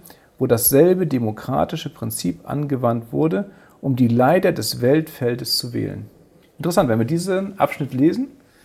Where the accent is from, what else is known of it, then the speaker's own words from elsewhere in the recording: Northern Germany, Germany; now in Southern Germany; ich komme ja aus dem Norden, bin im Süden gekommen.